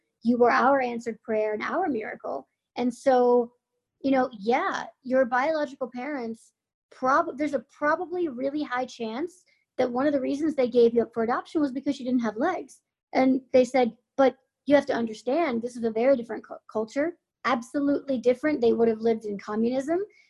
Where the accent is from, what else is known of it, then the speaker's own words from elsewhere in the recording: United States; born there; I was born in the States. A lot of people think I was born in Romania, but my biological family is from Romania and then moved to the US and then I was put up for adoption here.